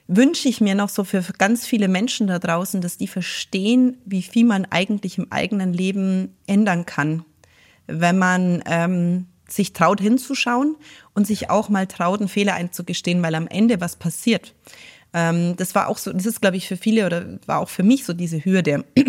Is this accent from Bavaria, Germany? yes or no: yes; Wallgau, Bavaria, Germany; born or raised there; also born or lived in Garmisch